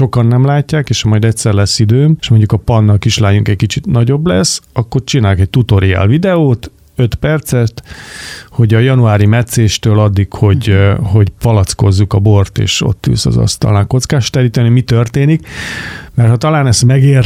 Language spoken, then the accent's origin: Hungarian; Budapest, Hungary; born there; aki Kőbányán születtem, és teljesen más csináltam az életem előző részében